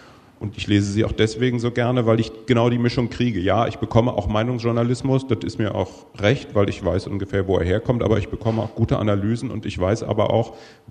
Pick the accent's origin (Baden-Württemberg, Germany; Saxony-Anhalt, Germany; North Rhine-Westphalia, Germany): North Rhine-Westphalia, Germany; Bonn; was ich als Bonner wissen will, nämlich was ist bei mir in der Stadt